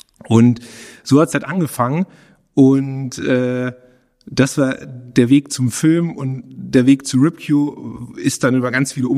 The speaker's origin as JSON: {"language": "German", "region": "North Rhine-Westphalia", "country": "Germany", "tie": "born or raised there", "lives_now": "Munich, Germany", "said": "ich komme eigentlich aus dem Ruhrgebiet, bin Junge des Ruhrgebiets und habe vor zwei Jahrzehnten, sind es jetzt knapp, bin ich nach München gekommen und habe hier dann in der Medienwelt so Wurzeln geschlagen."}